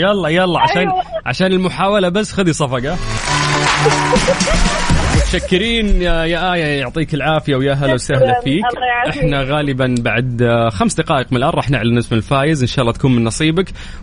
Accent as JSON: {"language": "Arabic", "country": "Egypt", "accent": "Egyptian", "said": "وهو احنا بنتكلم مصري."}